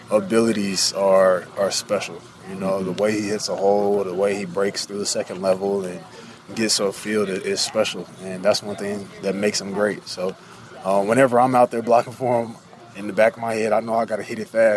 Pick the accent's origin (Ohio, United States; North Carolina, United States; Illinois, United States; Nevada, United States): North Carolina, United States; I'm like, bro, like, I grew up in North Carolina. Like, I know exactly who you are.